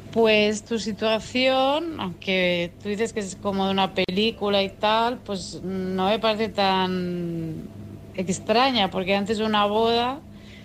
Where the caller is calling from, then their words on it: Barcelona, Catalonia, Spain; de Barcelona